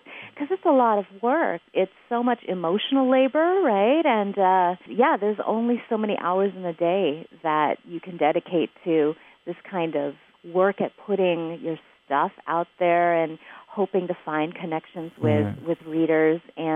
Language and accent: English; California, United States; I grew up here in the Bay Area, which is much, much different from these larger centers of publishing power in this country, right?